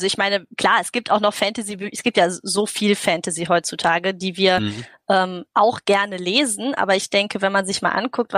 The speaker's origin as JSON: {"language": "German", "town": "Aachen", "region": "North Rhine-Westphalia", "country": "Germany", "said": "Auch ich komme aus Aachen"}